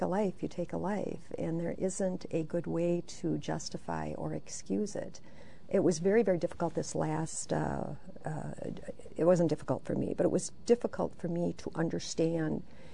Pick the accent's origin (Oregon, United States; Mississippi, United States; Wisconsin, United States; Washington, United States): Wisconsin, United States; And I am from Southeast Wisconsin, so I harp about that a lot.